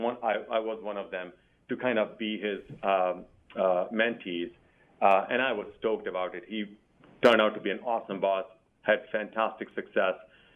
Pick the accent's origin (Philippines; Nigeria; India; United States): India; I grew up in India